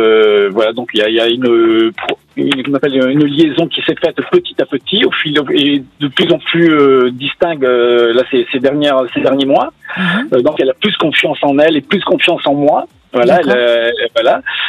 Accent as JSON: {"language": "French", "region": "Nouvelle-Aquitaine", "country": "France", "said": "Moi, je suis originaire de la Gironde et j'aurais pu venir effectivement m'installer sur Bordeaux"}